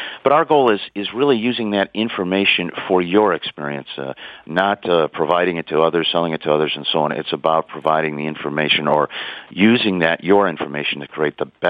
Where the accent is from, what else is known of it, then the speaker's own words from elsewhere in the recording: Michigan, United States; Well, I'm from Michigan, so I know about ice and snow.